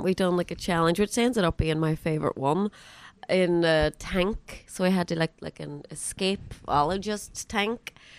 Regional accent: Derry, Northern Ireland, United Kingdom; now in Ireland; Well, I am from Derry, that'll always be home. But we have a place in Donegal

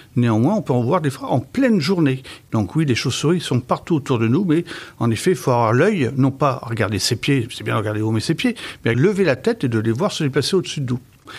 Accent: French Guiana, France; mais qui vivent en Amérique tropicale, dont certains chez nous en Guyane d'ailleurs.

